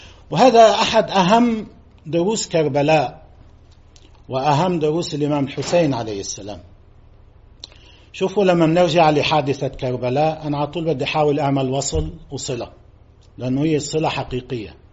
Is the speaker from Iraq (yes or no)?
no; Lebanon; نحن كلبنانيين موجودين بلبنان